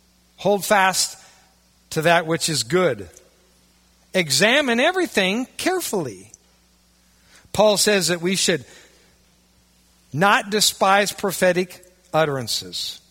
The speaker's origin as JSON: {"language": "English", "region": "Iowa", "country": "United States", "tie": "born or raised there", "said": "But the water well on my farm where I grew up in Iowa, the only reason we drilled there was water witching."}